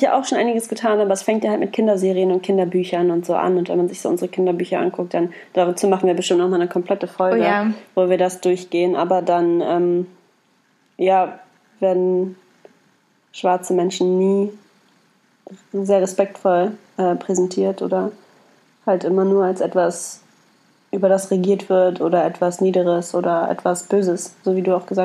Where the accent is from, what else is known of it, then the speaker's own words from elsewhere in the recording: Berlin, Germany; Und dann meinte ich aus Berlin.